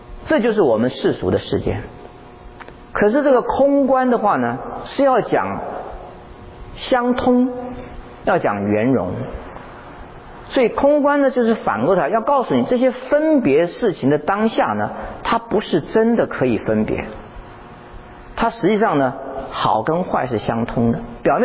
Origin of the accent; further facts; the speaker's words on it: China; 在我们中国人这一套这种